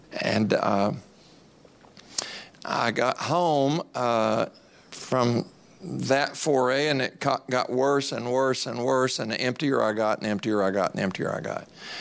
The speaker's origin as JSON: {"language": "English", "region": "Appalachia", "country": "United States", "tie": "born or raised there", "said": "I'm a farm boy. I grew up in Appalachia. I'm poor."}